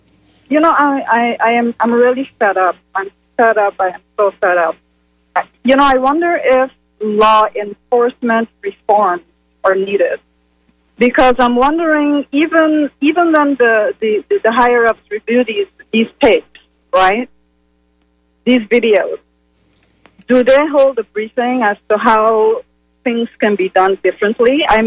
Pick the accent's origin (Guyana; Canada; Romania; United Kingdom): Guyana; now in United States; as a black person in America, I come from South America originally, Guyana.